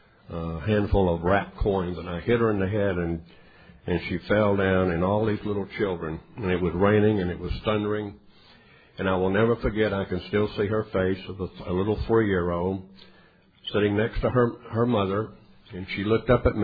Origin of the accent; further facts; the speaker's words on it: Daytona Beach, Florida, United States; I'm from Florida, Daytona Beach, Florida, by the way